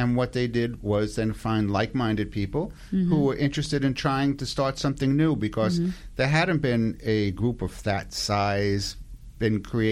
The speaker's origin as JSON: {"language": "English", "region": "New York", "country": "United States", "tie": "born or raised there", "said": "I grew up in New York. There's a Museum of Natural History and all these different things."}